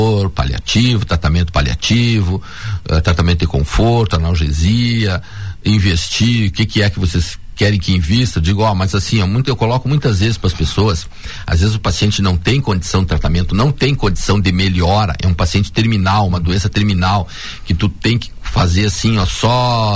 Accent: Rio Grande do Sul, Brazil; Olha, cara, eu como gaúcho

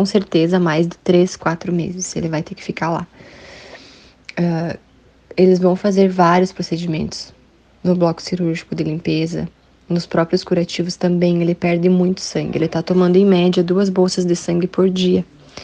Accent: Xaxim, Santa Catarina, Brazil; nós somos de Xaxim.

